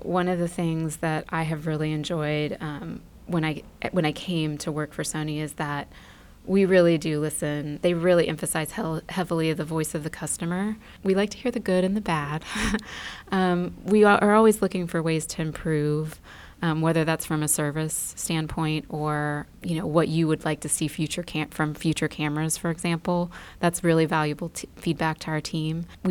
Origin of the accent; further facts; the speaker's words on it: Lexington, Kentucky, United States; I actually flew in from Austin last night, but yes, I'm from Lexington.